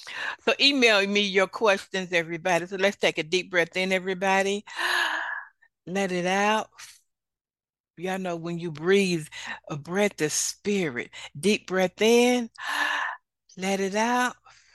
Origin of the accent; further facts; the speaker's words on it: Chattanooga, Tennessee, United States; Y'all know I'm from Chattanooga, Tennessee. My alma mater, Tennessee State University, is in Nashville.